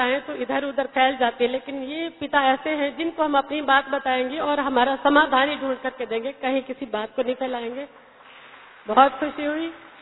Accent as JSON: {"language": "Hindi", "town": "Manali", "region": "Himachal Pradesh", "country": "India", "said": "मैं हिमाचल प्रदेश मनाली से हूँ, मैं दूसरी बार आई हूँ। … हिमाचल प्रदेश से।"}